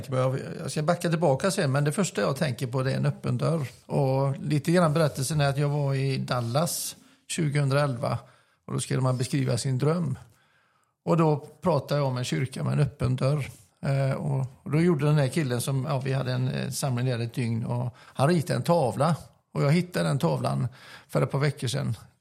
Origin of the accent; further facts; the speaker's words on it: Öckerö, Västra Götaland County, Sweden; also born or lived in Åmål; Jag är född i Åmål. Det är fint. Och så flyttade vi ner till Öckerö när jag var 5 år och växte upp på Öckerö.